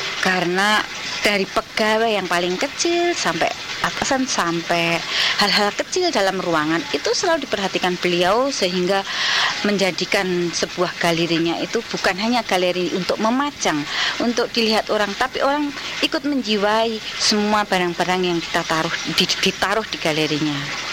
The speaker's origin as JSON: {"language": "Indonesian", "region": "East Java", "country": "Indonesia", "said": "Saya berasal dari Jawa Timur, di mana saya selalu terbuka."}